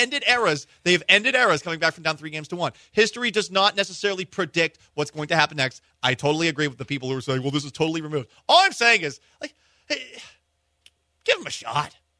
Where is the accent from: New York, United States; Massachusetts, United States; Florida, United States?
Massachusetts, United States; growing up in Massachusetts, a diehard Patriots fan, going to Catholic masses.